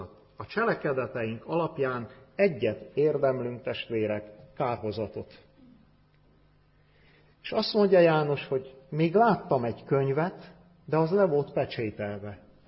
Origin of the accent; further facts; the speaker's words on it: Cluj County, Romania; És ebbe a faluba, ahol gyönyörű kalotaszegi népviselettel mentek az emberek a templomba, nőttem fel 19 éves koromig